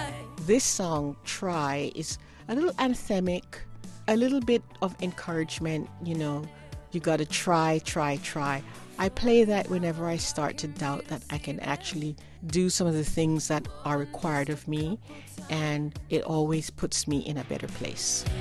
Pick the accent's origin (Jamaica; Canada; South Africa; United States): Jamaica; I am a Jamaican. I am a proud Jamaican.